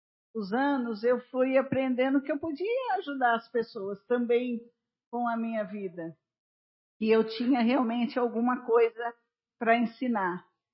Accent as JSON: {"language": "Portuguese", "town": "Roça Grande", "country": "Brazil", "tie": "born there", "said": "Eu vou muito na feira e como eu nasci na Roça Grande"}